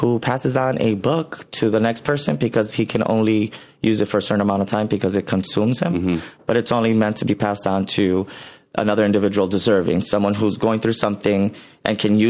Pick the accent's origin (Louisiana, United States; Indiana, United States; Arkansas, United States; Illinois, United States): Illinois, United States; Chicago; I mean, I'm an original. I'm from Chicago. It had already been 4 years and nobody from Chicago was on.